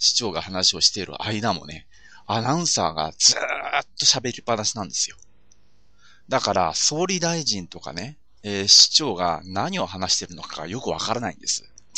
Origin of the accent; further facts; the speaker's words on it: Hokkaido, Japan; 北海道民としてはカチンとくるんですけれども、同じようにこの時期北海道に住んでる私がね